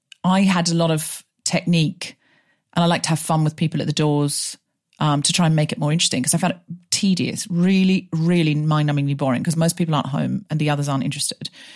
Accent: Australia; I was raised in Australia. I was raised in like Home and Away, but with extra God.

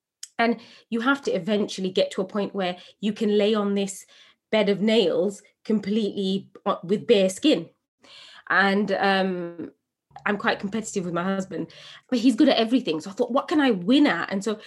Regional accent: England, United Kingdom; As a young woman growing up in England from a Bangladeshi home, first generation British

